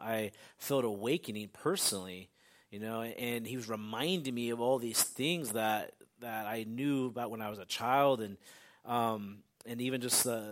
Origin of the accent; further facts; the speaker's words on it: Northwest, United States; It's not, I'm from the Northwest, and you never even hear the sermons on the radio that you hear here, there.